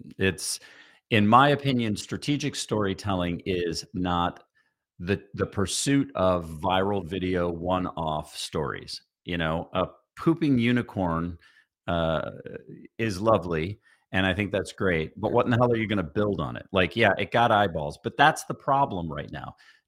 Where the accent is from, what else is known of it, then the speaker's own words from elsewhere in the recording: Evanston, Illinois, United States; I'm from Evanston, so this is going to sound real like inside baseball.